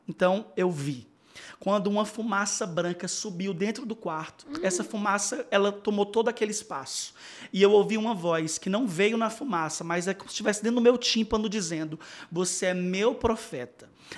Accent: Fortaleza, Ceará, Brazil; now in São Paulo, Brazil; É, agora estou morando em São Paulo, mas ainda sou de Fortaleza. Na verdade, eu sou do céu. Sou do céu, nasci em Fortaleza e agora estou morando em São Paulo.

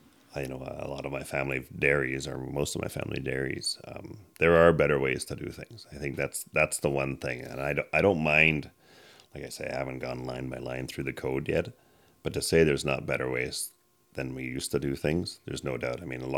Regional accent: British Columbia, Canada; I mean, I'm from the Fraser Valley. You don't build an outhouse there without an inspection, right?

